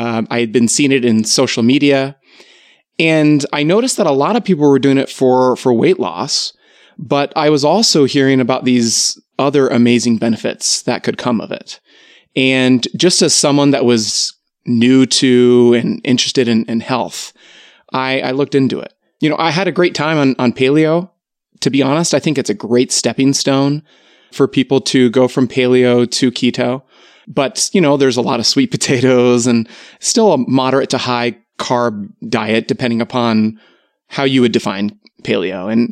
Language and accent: English; Maryland, United States; moved away as an adult; We both grew up on the East Coast. She's from South Carolina, and I am from Maryland. We've been living in Utah now just for a few months